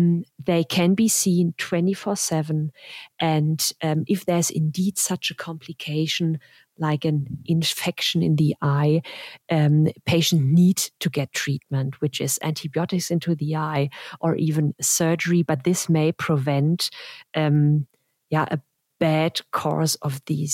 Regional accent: Germany; also born or lived in United States; So I'm from Germany and the US.

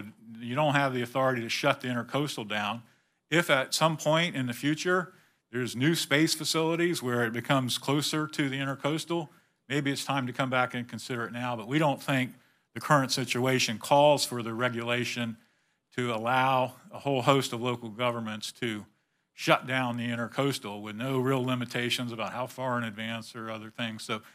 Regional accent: Florida, United States; I grew up in Palm Beach County, spent a lot of time in Broward County.

